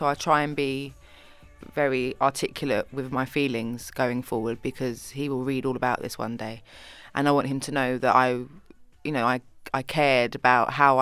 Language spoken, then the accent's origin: English; Tottenham, London, United Kingdom; And I'm very proud that I'm from Tottenham, and I don't go back that often, but I'm very proud that I'm from there, and it's completely made me who I am.